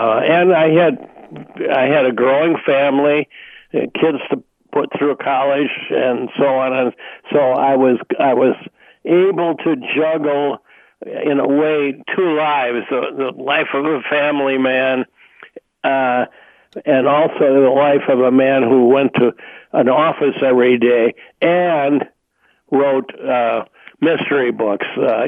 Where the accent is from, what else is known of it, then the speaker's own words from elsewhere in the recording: Chicago, Illinois, United States; Well, I grew up in the Chicago area, and I went to school in the Chicago area at Northwestern University